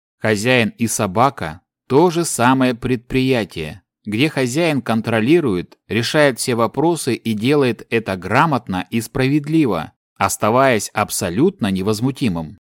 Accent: Yerevan, Armenia; Я родился и вырос в Ереване.

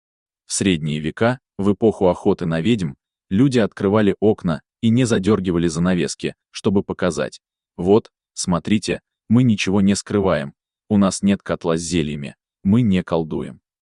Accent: Ufa, Bashkortostan, Russia; Когда я рос в бараке в Черниковке, у нас не было заборов, была теснота.

